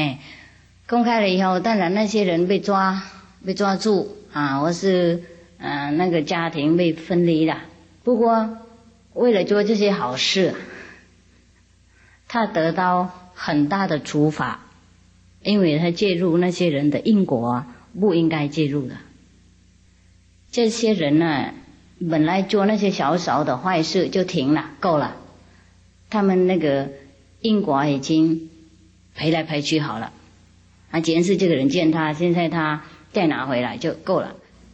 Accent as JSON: {"language": "Chinese", "country": "China", "said": "对对对对，我们中国人都变了不同的名字，托尔时代啊"}